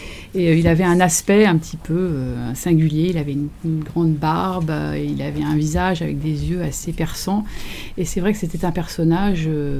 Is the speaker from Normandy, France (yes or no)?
yes; Normandy, France; je ne suis pas originaire de Bourgogne, je suis originaire de Normandie. Donc je suis arrivée dans Lyon en 1999